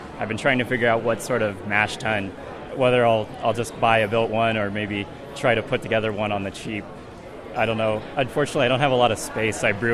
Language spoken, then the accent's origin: English; Camarillo, California, United States; I'm from Camarillo, California